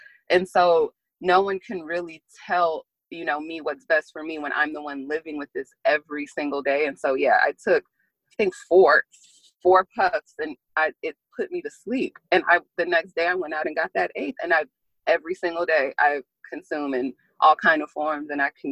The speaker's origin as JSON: {"language": "English", "region": "the South", "country": "United States", "tie": "born or raised there", "said": "So I grew up in the South, and so that gives about the whole view of my relationship with cannabis as a child."}